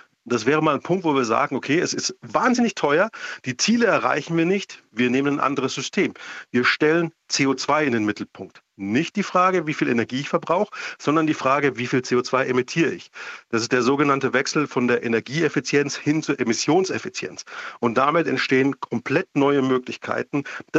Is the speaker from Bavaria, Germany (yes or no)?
yes; Munich, Bavaria, Germany; Ich meine, ich bin Münchner, Österreich ist nicht weit, da lässt sich's gut wohnen.